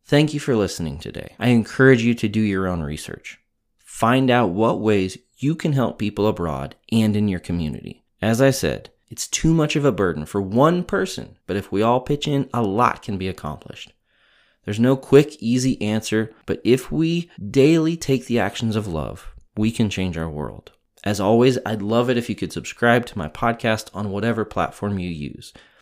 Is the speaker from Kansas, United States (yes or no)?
yes; Wichita, Kansas, United States; let me take a moment to talk about my hometown, Wichita, Kansas.